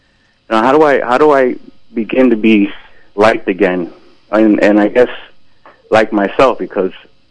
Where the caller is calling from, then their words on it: Brooklyn, New York, United States; from Brooklyn.